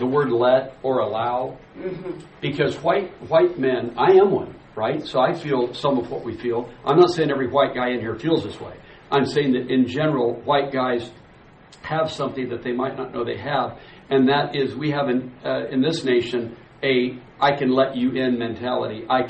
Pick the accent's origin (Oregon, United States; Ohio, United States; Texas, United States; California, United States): Oregon, United States; Portland; These guys were leading and making a difference in my hometown of Portland, Oregon.